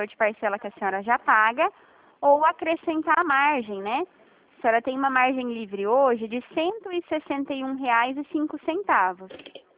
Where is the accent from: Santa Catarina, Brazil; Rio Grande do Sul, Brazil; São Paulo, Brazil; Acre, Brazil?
São Paulo, Brazil; eu sou interior de São Paulo